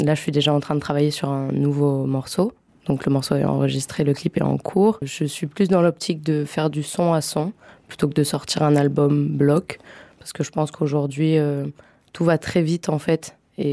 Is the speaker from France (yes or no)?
yes; Provence-Alpes-Côte d'Azur, France; j'ai grandi sur la Côte d'Azur.